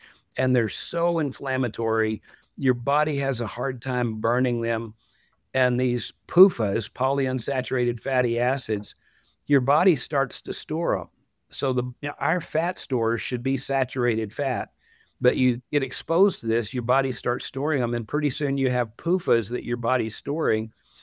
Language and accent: English; Texas, United States; And I'm a city guy, even though I grew up in West Texas.